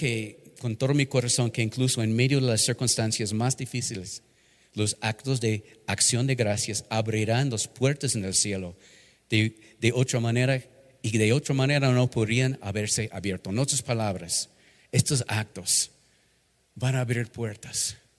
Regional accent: United States; marco 400 años, aniversario de esta celebración del Día de Gracias en mi país. Y este fue celebrado la primera vez en Massachusetts, en la ciudad de Plymouth, en 1621.

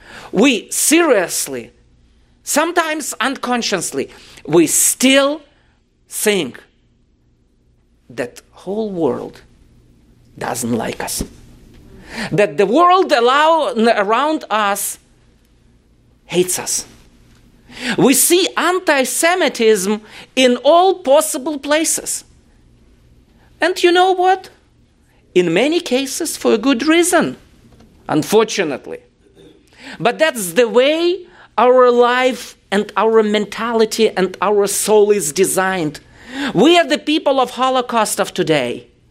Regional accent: Ukraine; English is a second language; now in Berlin, Germany; I'm originally from Ukraine, living for last almost 20 years in Berlin, Germany.

